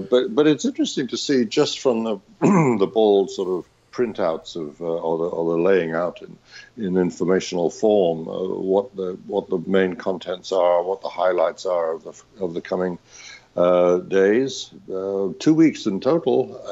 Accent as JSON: {"language": "English", "region": "New York", "country": "United States", "tie": "born or raised there", "also_born_or_lived": "London, United Kingdom", "said": "Bill de Blasio, my hometown mayor from New York, Sadiq Khan, the mayor of my one-time hometown, London"}